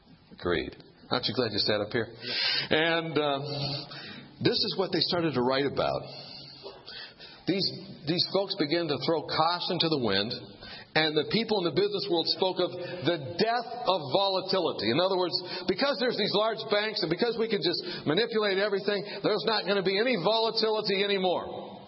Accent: Kansas, United States; I went to the bank and I said, look, I'm from Kansas.

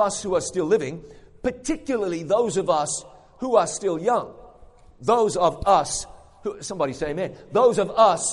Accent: New Zealand; when I go home to my home country of New Zealand, the very first place I go is the cemetery.

